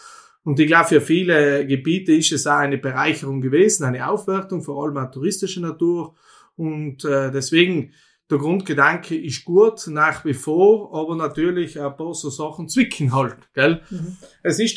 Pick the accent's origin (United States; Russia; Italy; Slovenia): Italy; Toblach, South Tyrol; moved away as an adult; also born or lived in Vienna; ich komme aus Doblach, bin aufgewachsen auf einem Bergbauernhof, der sich auf 1600 Meter befindet. Bin nach meiner Matura nach Wien aus